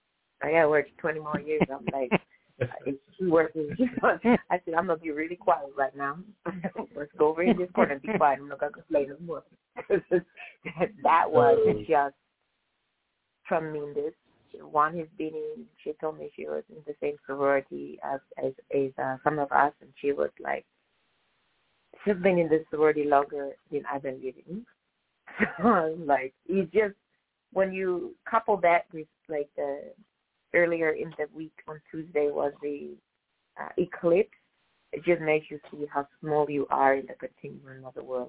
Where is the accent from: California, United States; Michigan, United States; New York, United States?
California, United States; I said, I'm from the Bay Area. These ones know me.